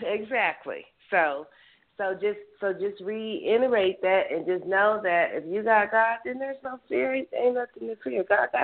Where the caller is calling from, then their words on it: Denver, Colorado, United States; I'm calling from Denver.